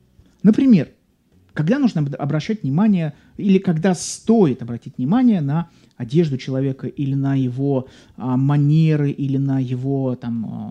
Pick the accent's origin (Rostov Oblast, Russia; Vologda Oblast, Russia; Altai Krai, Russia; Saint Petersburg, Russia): Saint Petersburg, Russia; Я говорю, я из Санкт-Петербурга.